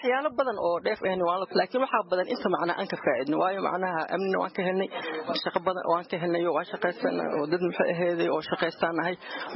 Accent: Mogadishu, Banaadir, Somalia; walaal magacaygu waa … walaale aniga horta waxaan ka imid magaalada muqdisho 1998

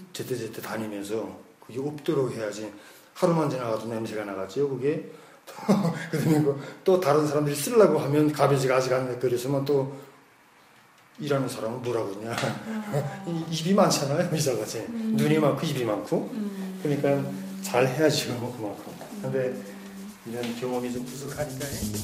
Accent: North Korea; now in United States; 북한에서 왔으니까 많이 지지해 준단 말입니다.

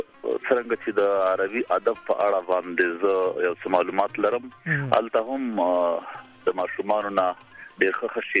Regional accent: Kunar, Afghanistan; زه خپله د کونړ ولایت یم

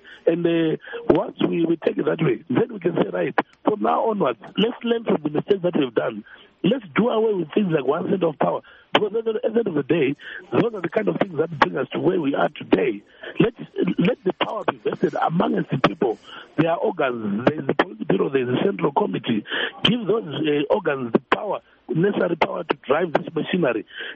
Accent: Bulawayo, Zimbabwe; Well, I'll tell you, myself personally, I'm from Matabeleland here in Bulawayo.

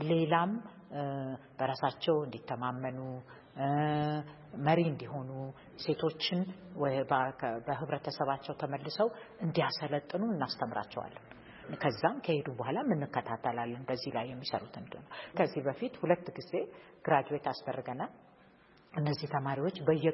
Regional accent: Addis Ababa, Ethiopia; born there; እኔ አዲስ አበባ ስለተወለድኩ

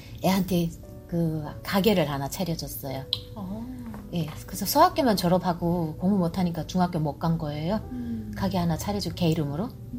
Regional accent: North Korea; 나는 이제 이게 나는 이제 탈북자니까 가다가 잡힐 수도 있으니까

